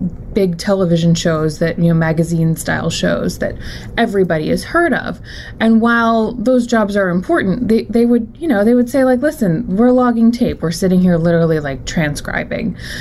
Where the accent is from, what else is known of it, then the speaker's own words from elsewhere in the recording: Florida, United States; was maybe I can move back to Florida. I'm from Florida, and like not endure the winters